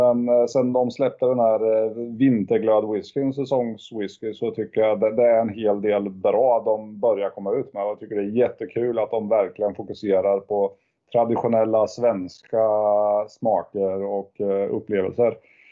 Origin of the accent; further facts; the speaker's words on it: Sweden; så som svensk så ska man ju inte använda korn när man pratar svenska